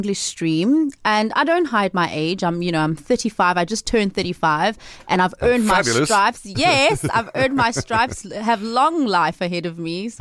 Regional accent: Gqeberha, Eastern Cape, South Africa; I grew up in Port Elizabeth.

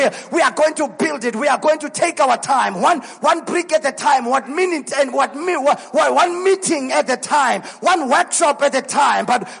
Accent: Mpumalanga, South Africa; I am from Mpumalanga.

